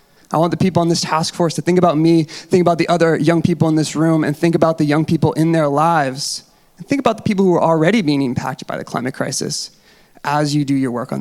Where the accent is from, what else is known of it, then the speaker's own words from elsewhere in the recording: Durham, New Hampshire, United States; I grew up in the Seacoast. I actually grew up right here in Durham and went to UNH. I grew up exploring the forts along the coastline in New Hampshire